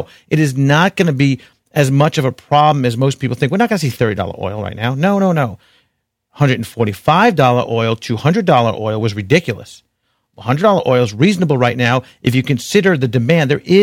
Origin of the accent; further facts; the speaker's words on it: New York, United States; accent: New York; but my New York accent, I guess, is coming through here.